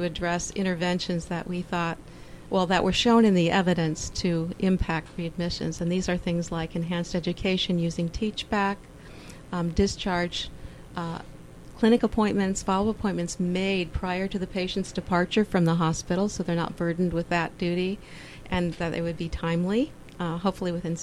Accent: Palo Alto, California, United States; also born or lived in Texas; I grew up in Palo Alto. I'm originally from Texas, but grew up in Palo Alto, and while growing up was involved in the Red Cross scouting.

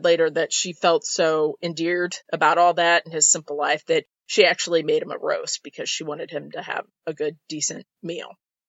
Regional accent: Midwest, United States; all that stuff that the little boys and growing up in the Midwest like to do, and we can confirm that because that's where we're from.

